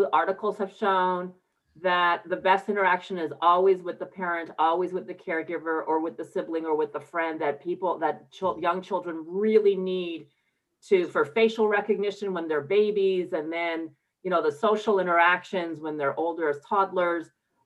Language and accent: English; Montreal, Quebec, Canada; So I grew up in Montreal, Quebec, and I had the opportunity to be in French immersion as an English speaking person. I was 12 at the time.